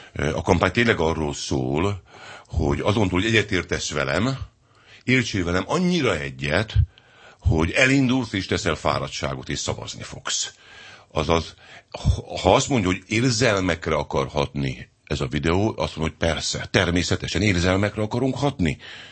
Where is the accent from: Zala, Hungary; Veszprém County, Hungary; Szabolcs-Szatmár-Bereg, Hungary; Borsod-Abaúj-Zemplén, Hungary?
Veszprém County, Hungary; Pápa; Én pápai vagyok.